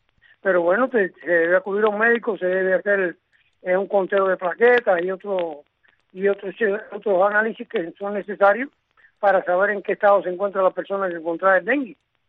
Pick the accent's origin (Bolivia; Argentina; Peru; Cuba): Cuba; lo que sean capaces cada cual como cubano con su dignidad.